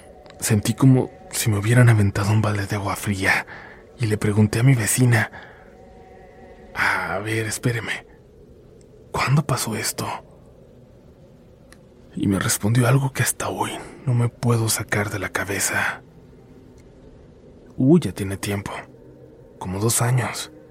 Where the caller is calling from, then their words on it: Colombia; solo diré que soy de Colombia y vivo en un pueblo.